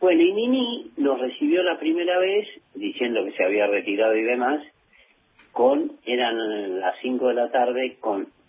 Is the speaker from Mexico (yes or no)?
no; Italy; Spanish is a second language; now in Argentina; mi madre, yo soy italiano, mi madre es italiana, perdió un hijo antes de la guerra... Perdieron todo, nos vinimos a Argentina